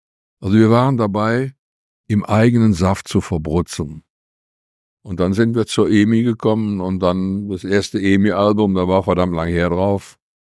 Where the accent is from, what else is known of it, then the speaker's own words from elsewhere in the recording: Cologne, North Rhine-Westphalia, Germany; accent: Kölsch; first language Kölsch; Jetzt bin ich aber nur mal aus Köln, also singe ich Kölsch. Das ist meine Muttersprache. Also ich in meinem Elternhaus wurde nur Kölsch gesprochen.